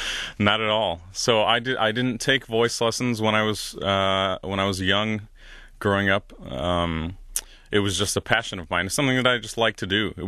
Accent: Tobyhanna, Pennsylvania, United States; So I grew up in Tobyhanna, Pennsylvania, which is in the Poconos on the eastern side of PA.

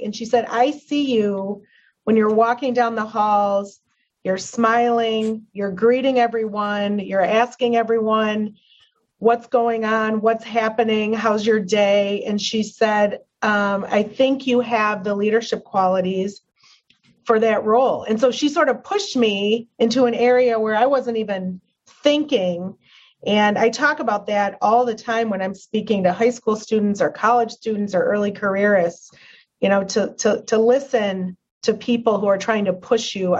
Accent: Farmington Hills, Michigan, United States; I grew up in Farmington Hills, Michigan. It was my parents and my brother and I, my younger brother, Brian, and I.

